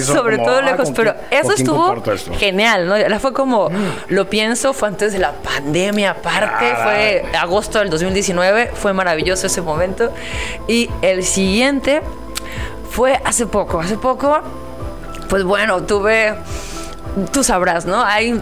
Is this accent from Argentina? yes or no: no; Alvarado, Veracruz, Mexico; Cuando estaba en mi pueblito, en Alvarado, y yo soñaba en ser bailarina